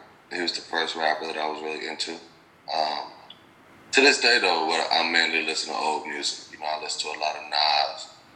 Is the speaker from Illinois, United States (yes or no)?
yes; Chicago, Illinois, United States; I'm from Southside Chicago, and I express myself through music primarily